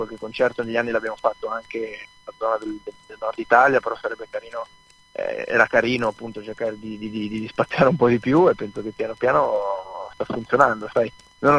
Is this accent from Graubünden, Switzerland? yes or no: no; Lugano, Ticino, Switzerland; noi siamo di Lugano, in Svizzera, adesso sono 9 anni che facciamo musica.